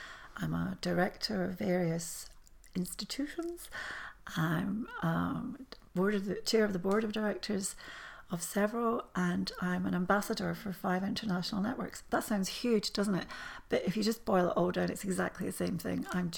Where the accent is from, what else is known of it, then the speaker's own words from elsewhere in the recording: Scotland, United Kingdom; But it means a lot to me because my parents were Polish and I was brought up in Scotland.